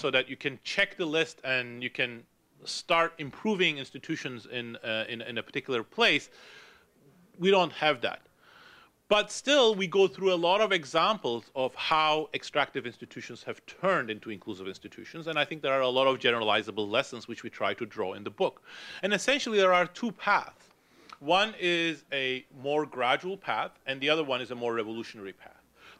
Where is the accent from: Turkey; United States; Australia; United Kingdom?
Turkey; English is a second language; moved away as an adult; I grew up in Turkey. I was there until I was 19.